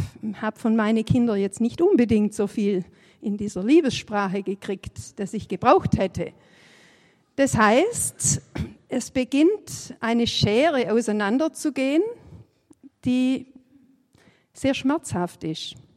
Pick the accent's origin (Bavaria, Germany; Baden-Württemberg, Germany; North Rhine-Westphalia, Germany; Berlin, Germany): Baden-Württemberg, Germany; accent: Swabian; Verzeiht mir, ich bin Schwabe und ich hoffe, ihr versteht, wenn ich hier in Schwäbisch rede. Ich kann das nicht Hochdeutsch.